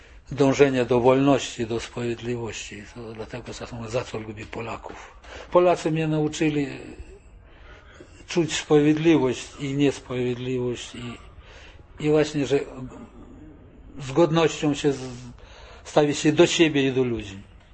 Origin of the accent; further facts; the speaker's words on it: Russia; Polish is a second language; now in Poland; to ja mówię już jako Rosjanin